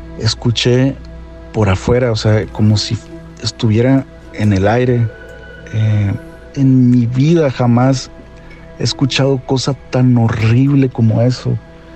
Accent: Hermosillo, Sonora, Mexico; soy de Hermosillo, Sonora. Ahorita ando aquí en Phoenix, Arizona.

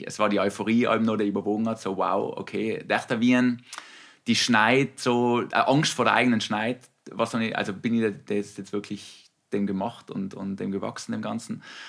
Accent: Milland, Trentino-Alto Adige, Italy; Ich bin von Brixen gekommen. Ich bin ja in Milland aufgewachsen, aber meine Eltern hat, also meine Mama wohnt in Stufels mittlerweile und dementsprechend bin ich nicht direkt von Milland gekommen, aber von Brixen.

